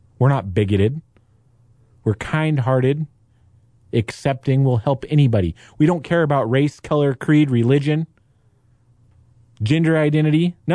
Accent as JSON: {"language": "English", "town": "Dallas", "region": "Texas", "country": "United States", "tie": "born or raised there", "said": "You know, in my hometown of Dallas, we have this small group of very vocal people"}